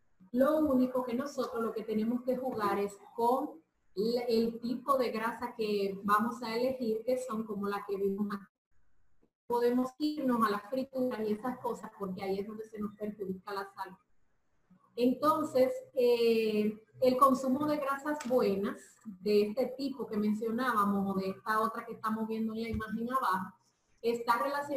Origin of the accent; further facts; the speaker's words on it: Dominican Republic; el arroz es el carbohidrato fundamental de nosotros como dominicanos.